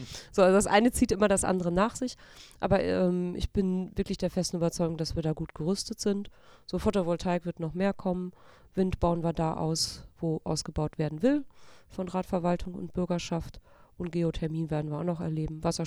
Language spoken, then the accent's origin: German; North Rhine-Westphalia, Germany; Achso, also wir kommen ja hier wunderbar aus dem Ruhrgebiet, ne? Wir ja. beide.